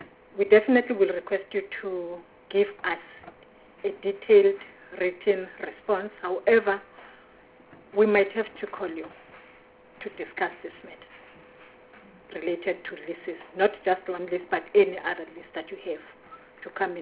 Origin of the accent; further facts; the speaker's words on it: Mpumalanga, South Africa; I come from Mpumalanga